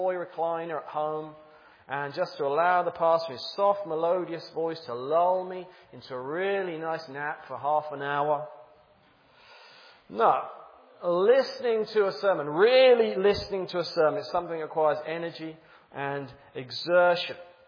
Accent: England, United Kingdom; I'm from England and we have a queen in our country.

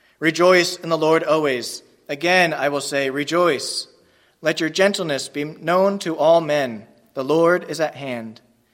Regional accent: Harmony Township, New Jersey, United States; I'm from Harmony Township, Phillipsburg area, so all the way out west to the Pennsylvania border.

